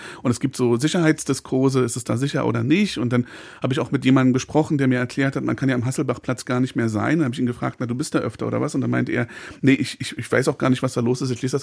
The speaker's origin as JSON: {"language": "German", "region": "Berlin", "country": "Germany", "tie": "born or raised there", "said": "Ich bin aber in Berlin aufgewachsen und habe 35 Jahre meines Lebens in Berlin gelebt, auch in Berlin-Friedrichshain, einer der dicht besiedelsten Stadtteile in ganz Deutschland."}